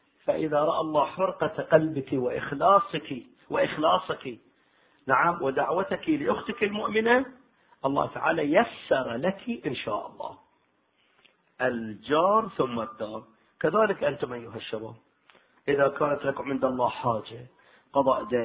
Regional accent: Al-Ahsa, Eastern Province, Saudi Arabia; لكن أقول كم واحد عندنا في الأحساء يستطيع أن يفتي؟

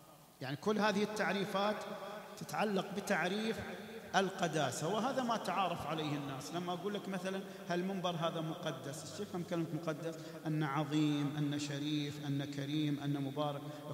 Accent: Saudi Arabia; حتى احنا في بلادنا هذا بلاد الحرمين مصنفة عندنا في المملكة العربية السعودية

